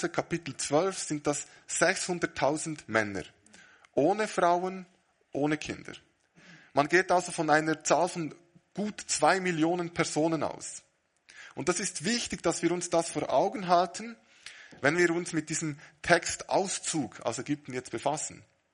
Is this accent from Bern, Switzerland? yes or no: yes; Bern, Switzerland; Als Berner klingt das manchmal ein bisschen komisch